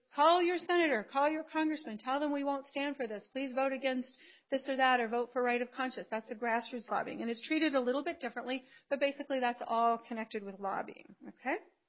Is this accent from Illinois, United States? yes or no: yes; Chicago, Illinois, United States; Christian Legal Society in my hometown, Chicago